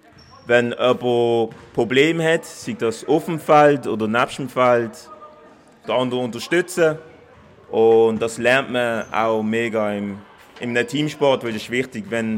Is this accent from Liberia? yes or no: yes; Liberia; now in Switzerland; Ich bin ursprünglich aus Liberia, Westafrika, und musste selber flüchten.